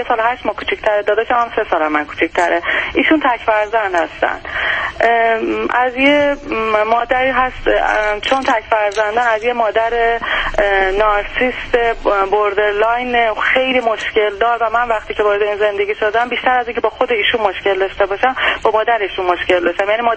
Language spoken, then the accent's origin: Persian; Iran; من ایرانی هستم